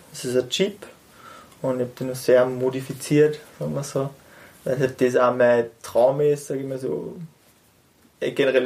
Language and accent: German; Zell am See, Salzburg, Austria; born there; ich wohne jetzt in St. Georgen. Im Attergau. Geboren bin ich ursprünglich in Zell am See